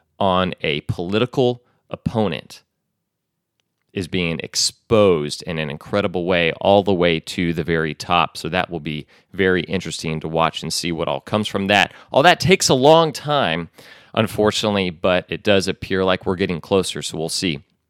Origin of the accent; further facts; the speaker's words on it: Texas, United States; This is from The Texan that I'm reporting from. Every once in a while, I got to give a shout out to my home state.